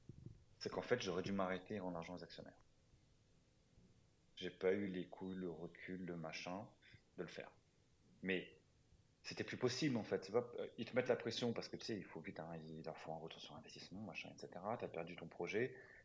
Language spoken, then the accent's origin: French; France; accent: French; J'avais toujours mon accent français pourri.